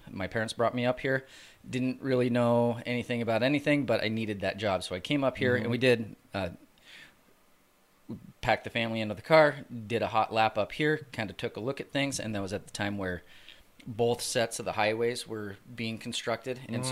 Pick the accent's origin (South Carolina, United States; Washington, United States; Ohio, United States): Washington, United States; Spokane; So I grew up in Spokane.